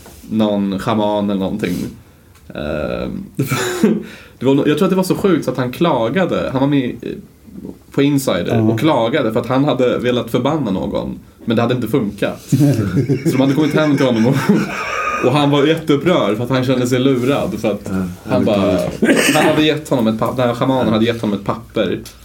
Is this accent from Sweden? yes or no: no; Tunisia; Jag växte upp delvis i Tunisien.